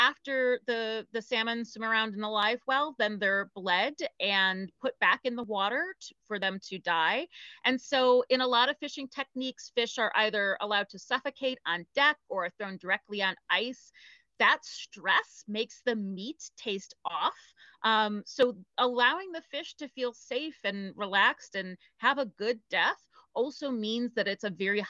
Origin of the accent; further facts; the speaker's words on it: Ohio, United States; I'm from Ohio originally, so we know corn out there.